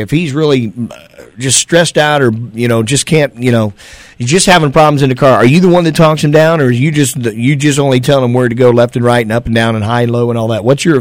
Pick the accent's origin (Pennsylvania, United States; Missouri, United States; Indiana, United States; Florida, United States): Indiana, United States; But like I said, you knew I grew up in Indiana. Dad still lives across the street from Turn 1 at the Speedway.